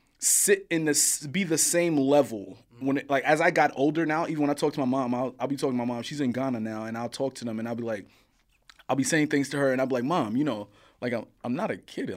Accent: Brooklyn, New York, United States; I grew up in Coney Island, Brooklyn, Coney Island. That shit's the hood, my guy.

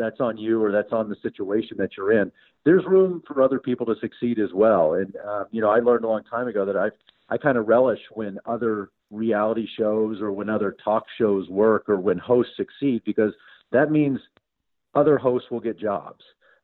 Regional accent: Dallas, Texas, United States; it was a rich kid's sport, and we were not rich growing up in Dallas.

